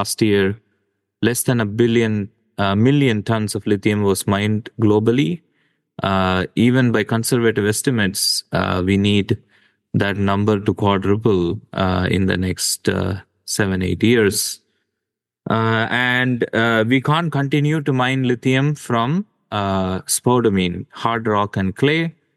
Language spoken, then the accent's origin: English; Chennai, Tamil Nadu, India; So I grew up in South India, in a town called Chennai